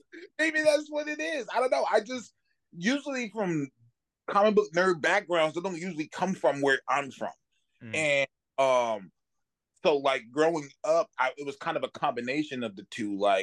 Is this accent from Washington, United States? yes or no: no; Sacramento, California, United States; also born or lived in Birmingham, Alabama; And I grew up in the hood, South Sacramento. I was born in Birmingham, Alabama, and then we moved out to Sacramento, and it was just the cheapest area to live